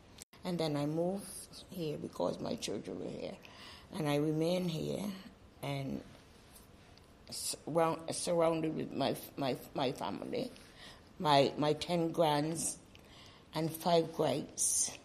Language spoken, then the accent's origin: English; Barbados; moved away as an adult; now in United Kingdom; Yeah, I am from Barbados. And I came here in 1961 to train as a nurse.